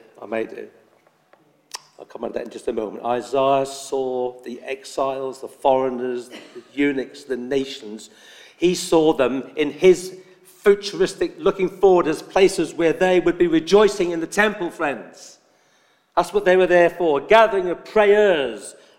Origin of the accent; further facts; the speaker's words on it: Norwich, East of England, United Kingdom; I remember I was brought up in the Pentecostal church in Norwich, Assemblies of God.